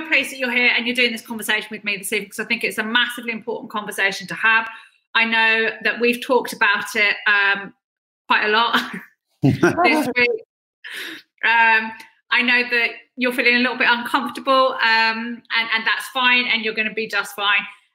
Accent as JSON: {"language": "English", "region": "California", "country": "United States", "tie": "born or raised there", "said": "I grew up in California. My godparents are Jamaican. I grew up in an all-black, 500-strong Baptist congregation. I was the only white kid."}